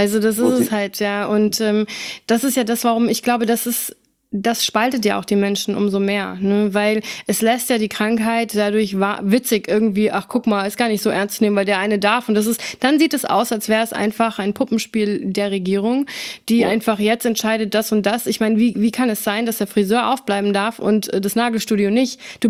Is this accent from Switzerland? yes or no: no; United States; ich bin ja Amerikanerin, ich bin Deutsch-Amerikanerin, ich lebe halb-halb. Momentan bin ich mehr in Deutschland, halt wegen der Pandemie.